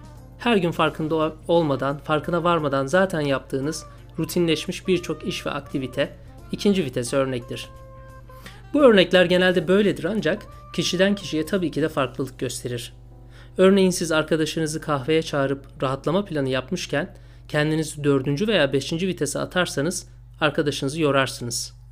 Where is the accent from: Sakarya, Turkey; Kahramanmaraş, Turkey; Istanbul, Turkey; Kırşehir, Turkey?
Istanbul, Turkey; now in London, United Kingdom; en sevdiğim, doğup büyüdüğüm şehir İstanbul'a seyahat ederken kaleme alıyorum bu yazımı. Londra Stansted Havaalanı'ndayım.